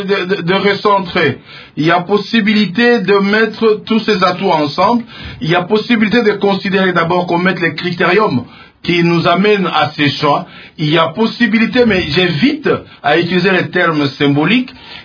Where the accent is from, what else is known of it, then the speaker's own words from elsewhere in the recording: Kolwezi, Lualaba, DR Congo; born there; cet auditeur de Kolwezi à Lisano, que j'ai salué en passant, c'est ma ville natale.